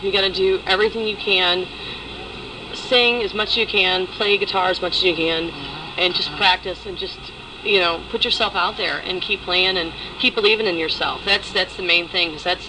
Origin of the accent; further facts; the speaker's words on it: St. Louis, Missouri, United States; Yes, I'm originally from St. Louis.